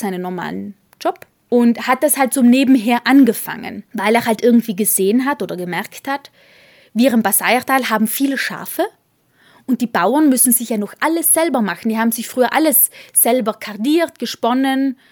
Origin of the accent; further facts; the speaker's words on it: Trentino-Alto Adige, Italy; so heißen die bei uns in Südtirol ganz traditionell